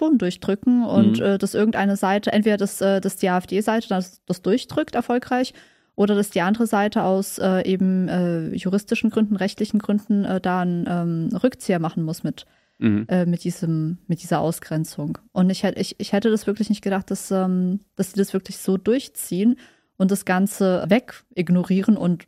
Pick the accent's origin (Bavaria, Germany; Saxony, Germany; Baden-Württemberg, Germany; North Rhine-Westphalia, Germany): Baden-Württemberg, Germany; Mannheim; now in Berlin, Germany; weil ich eigentlich, also ganz ursprünglich, bevor ich ins ganz, ganz schlimme Berlin gezogen bin, aus Mannheim komme. Und das ist ja da ums Eck.